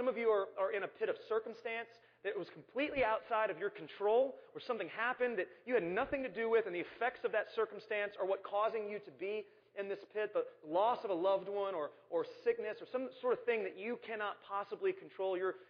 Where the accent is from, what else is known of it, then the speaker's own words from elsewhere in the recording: Arlington, Texas, United States; And growing up in Arlington, Texas, let me just tell you about how things have changed